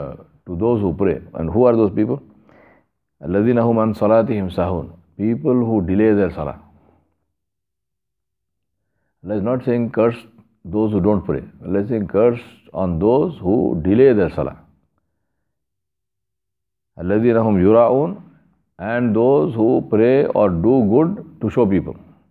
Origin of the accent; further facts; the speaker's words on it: India; I'm saying that because I'm Indian and I see it all the time in my country, in my culture.